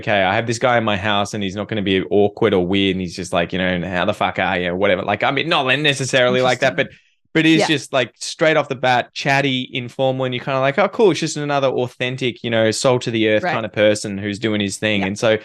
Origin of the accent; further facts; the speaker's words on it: Australia; accent: Australian; Would I get away with more informality being Australian? Like, you hearing my Australian accent, if I was in America